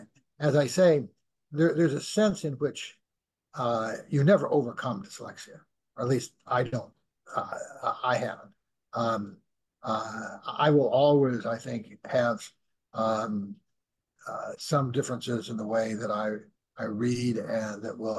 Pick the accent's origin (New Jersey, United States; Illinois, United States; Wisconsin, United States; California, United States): Illinois, United States; Marengo; The reading was not a highly prized skill of young boys growing up in Marengo, Illinois at the time.